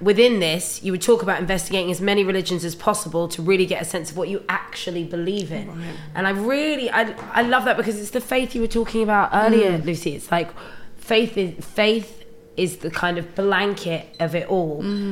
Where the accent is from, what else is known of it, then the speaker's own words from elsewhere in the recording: Scotland, United Kingdom; She's also Scottish, and so am I, and we're black Scottish people, and that's a particular thing of its own.